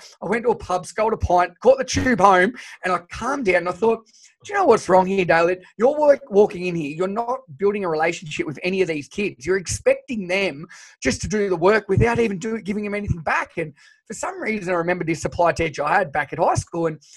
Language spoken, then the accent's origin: English; Shepparton, Victoria, Australia; Yeah, so I taught for 1 year in a primary school back in my hometown in Shepparton.